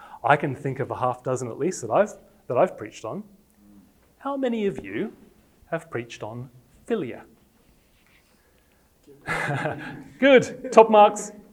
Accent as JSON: {"language": "English", "country": "Australia", "tie": "born or raised there", "accent": "English", "moved": "yes", "lives_now": "England", "said": "I was born in Australia, but I was born to English parents, so I had an English accent, and I was in Australia."}